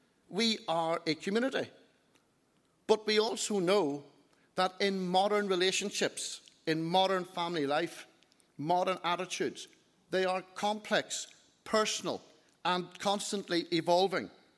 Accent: Northern Ireland, United Kingdom; The label I do is Northern Irish. I am Northern Irish.

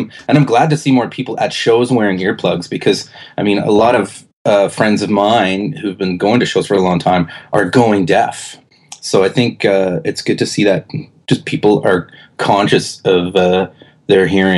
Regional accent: Calgary, Alberta, Canada; also born or lived in Edmonton; I grew up in Calgary, but I was born in Edmonton. So, yeah, I just grew up an Oilers fan in Calgary during the 80s

